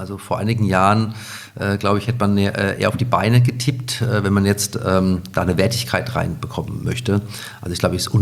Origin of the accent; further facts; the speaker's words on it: Nuremberg, Bavaria, Germany; born there; Ich bin in Nürnberg geboren und habe dann in Heidelberg Sport und Mathematik auf Lehramt studiert.